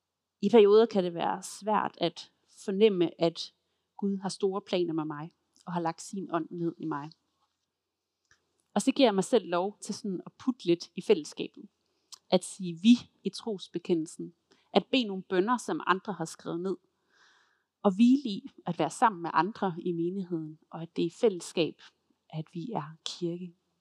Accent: Silkeborg, Central Denmark Region, Denmark; Min forældres kirke hjemme i Silkeborg, hvor jeg kommer fra

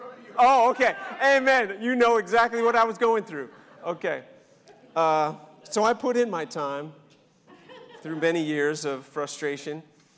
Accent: New York, United States; and I grew up in New York, so I was a Giants fan.

